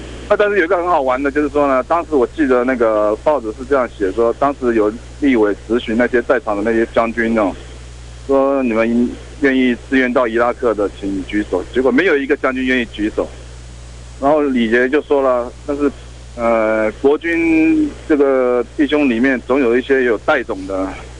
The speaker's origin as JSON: {"language": "Chinese", "region": "Pingtung County", "country": "Taiwan", "tie": "born or raised there", "said": "因为我是屏东眷村长大的"}